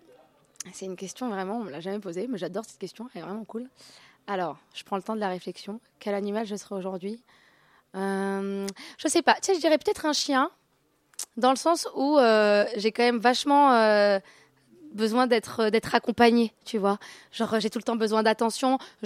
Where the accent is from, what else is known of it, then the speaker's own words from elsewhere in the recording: France; je suis née quand même dans France, et j'ai eu une éducation française et tout ça.